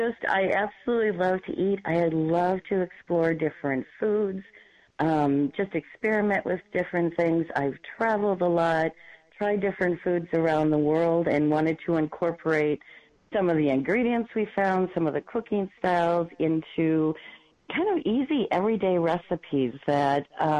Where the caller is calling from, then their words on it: Madison, Wisconsin, United States; I am joining you from Madison, Wisconsin.